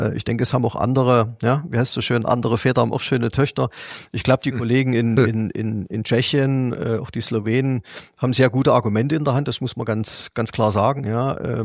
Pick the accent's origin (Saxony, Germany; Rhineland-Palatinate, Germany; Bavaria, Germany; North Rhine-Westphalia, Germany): Saxony, Germany; Leipzig; als Leipziger